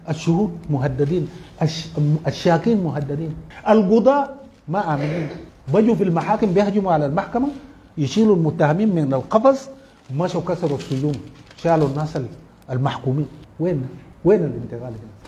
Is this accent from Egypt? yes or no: no; Darfur, Sudan; لكن في ظل هذه الظروف انا من دارفور